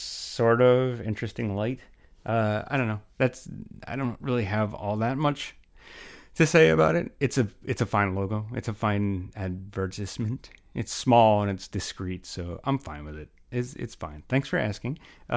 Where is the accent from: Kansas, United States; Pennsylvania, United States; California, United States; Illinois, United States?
Pennsylvania, United States; Philadelphia; So apparently everyone realizes I'm from Philly and or thereabouts and love the Sixers.